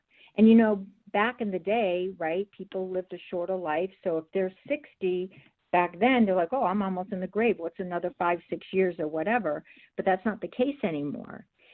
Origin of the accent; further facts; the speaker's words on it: Boston, Massachusetts, United States; now in South Carolina, United States; because I'm originally from Boston, so I always say, listen, you know, I'm a little bit Yankee, a little bit y'all